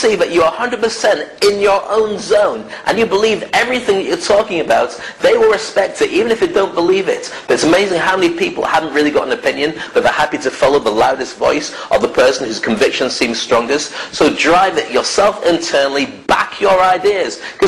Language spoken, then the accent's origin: English; United Kingdom; Now there is a system, being British, I'm used to queuing.